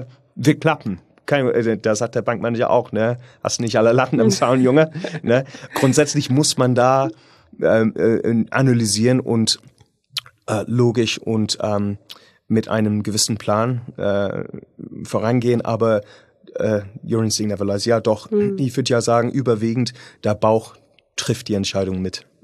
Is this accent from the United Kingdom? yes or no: yes; United Kingdom; German is a second language; Also ja, ich bin Brite, ja.